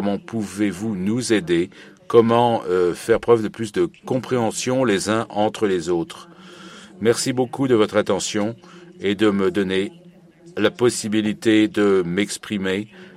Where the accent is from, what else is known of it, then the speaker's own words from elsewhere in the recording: La Guajira, Colombia; Moi, je suis de la région Guarita, sur la côte de Colombie. Je suis de l'ethnie Yaru, la plus grande de Colombie, qui se trouve entre la Colombie et le Venezuela. C'est la grande nation Yayun.